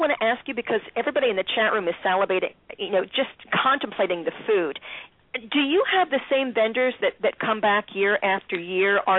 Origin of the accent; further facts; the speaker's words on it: Philadelphia, Pennsylvania, United States; Terrence recently went to my hometown of Philly, and he did something really special.